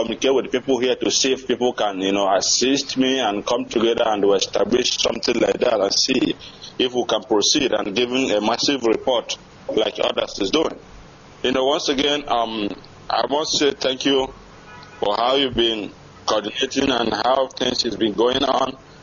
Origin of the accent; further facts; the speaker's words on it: Enugu State, Nigeria; now in United States; Yeah, as I said, I'm calling from USA and I'm from Marco town in Enugu State, Biafra land.